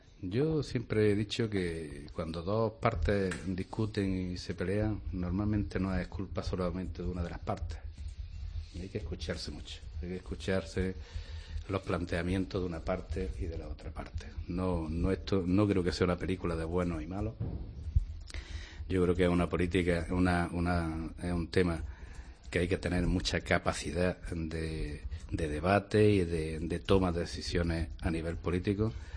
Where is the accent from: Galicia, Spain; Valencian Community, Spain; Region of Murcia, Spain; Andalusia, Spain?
Andalusia, Spain; Si nos fastidia como andaluz el que con relativa cotidianidad se nos vea como los culpables de todo